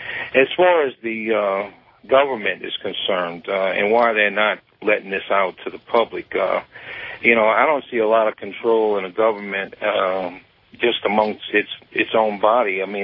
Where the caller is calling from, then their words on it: Lafayette, Louisiana, United States; from Lafayette, Louisiana.